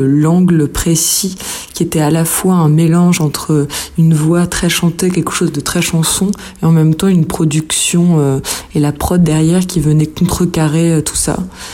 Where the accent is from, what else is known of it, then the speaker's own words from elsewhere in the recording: Paris, Île-de-France, France; et je viens de Paris.